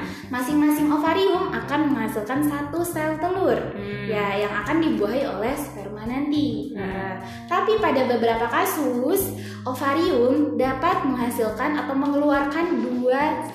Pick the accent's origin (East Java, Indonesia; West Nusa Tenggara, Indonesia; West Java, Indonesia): West Nusa Tenggara, Indonesia; Bima; Karena aku asalnya dari Bima, Nusa Tenggara Barat, jadi gitu.